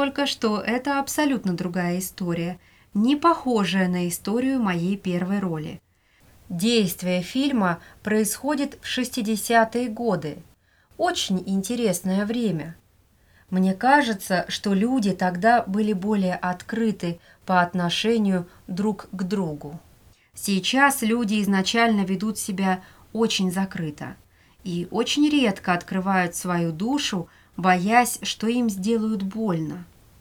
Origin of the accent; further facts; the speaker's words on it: Northern Russia, Russia; born there; now in Moscow, Russia; Родилась я в небольшом городке на севере России. Я мечтала стать актрисой, и в Москву я приехала